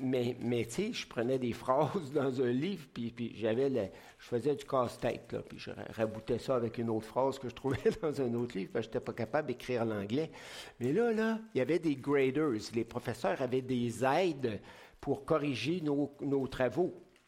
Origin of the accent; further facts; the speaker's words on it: Quebec, Canada; je peux parler de ça parce que je suis un Québécois, là, un Canadien français